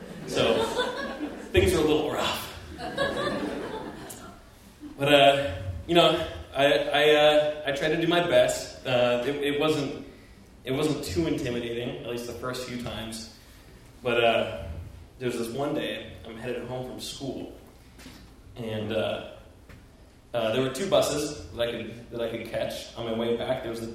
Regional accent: Seattle, Washington, United States; So I grew up in Seattle, and I don't want to say my parents were overprotective

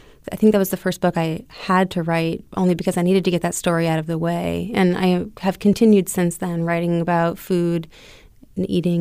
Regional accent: Largo, Florida, United States; also born or lived in Clearwater; Largo. I was born in Clearwater, raised in Largo.

